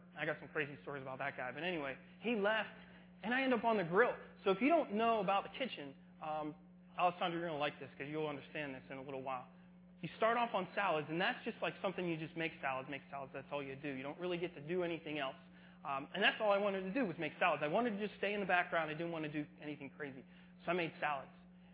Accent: Harrisville, United States; I grew up in Harrisville, a little further north.

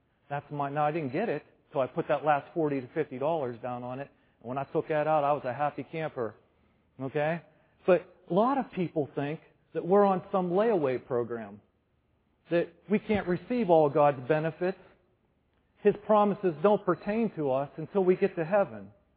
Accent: Zelienople, Pennsylvania, United States; I remember growing up in Zillionople

